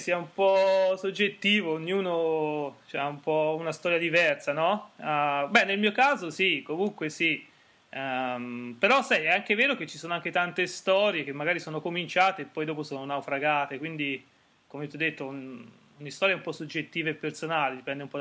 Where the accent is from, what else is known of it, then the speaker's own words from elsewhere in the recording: Tuscany, Italy; now in Australia; sono toscano anch'io, sono di un piccolo paese fra Pisa e Lucca, abbastanza isolato. E niente, no, io sono in Australia da oramai quasi 5 anni.